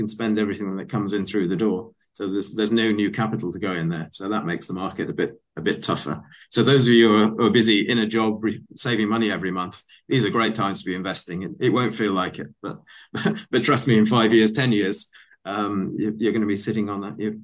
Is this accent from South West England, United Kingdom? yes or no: no; Sheffield, Yorkshire and the Humber, United Kingdom; I mean, I'm a kid from Sheffield who had no idea what the stock market was. No one at the comprehensive school in Sheffield says what you want to do is be a stockbroker.